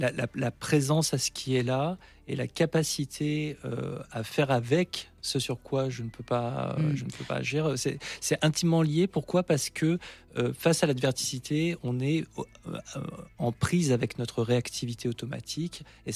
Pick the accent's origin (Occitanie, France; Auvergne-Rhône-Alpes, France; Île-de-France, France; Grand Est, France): Grand Est, France; Nancy; moi je suis de Nancy